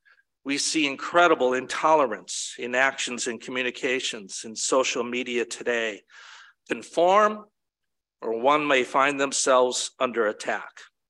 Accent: Milwaukee, Wisconsin, United States; Kathy and I grew up in Milwaukee.

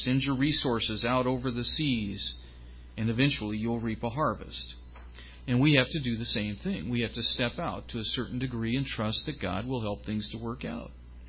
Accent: California, United States; also born or lived in Peoria, United States / St. Louis, United States / Dallas, United States; You know, in my life, I grew up in California. I never expected to be in Peoria, Illinois, nor in St. Louis, Missouri, nor in Dallas, Texas, nor in Southern Ohio. But here I am.

